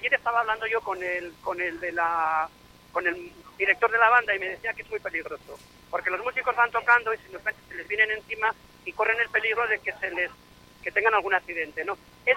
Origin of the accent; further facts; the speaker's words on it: Marcilla, Navarre, Spain; para mí colaborar con mi pueblo pues es algo que me llena y disfruto